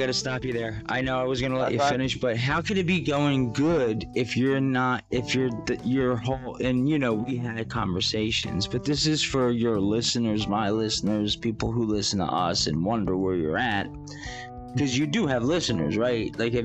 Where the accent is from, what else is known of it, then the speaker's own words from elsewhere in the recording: Philadelphia, Pennsylvania, United States; I'm from Philly.